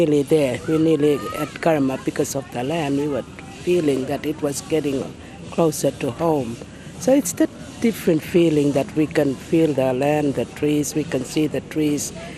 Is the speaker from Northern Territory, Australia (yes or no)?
yes; Galiwinku, Northern Territory, Australia; now in Darwin, Australia; I actually come from, originally I'm from Kaliwenko community, but I live in Darwin